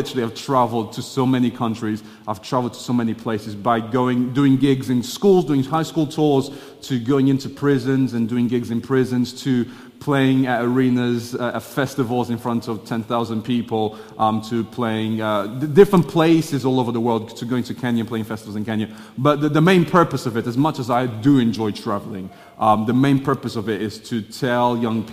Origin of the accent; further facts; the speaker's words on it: Portugal; now in United Kingdom; I'm Portuguese. I was born in Portugal, son of missionaries. My parents are still out in Portugal. I was born in Portugal, grew up in Portugal